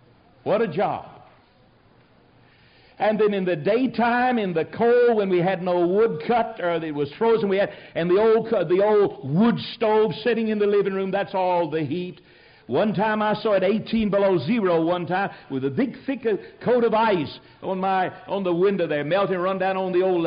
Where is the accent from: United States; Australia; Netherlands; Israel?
United States; Tennessee; Now, I'm a country boy. I grew up in Tennessee like a weed.